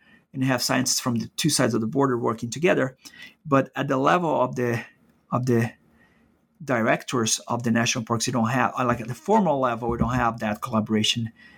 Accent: Brazil; I was not only a foreigner, but I was from Brazil, from across the border

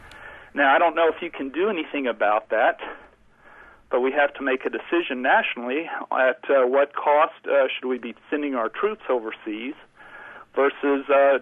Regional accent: Texas, United States; Well, I'm from West Texas.

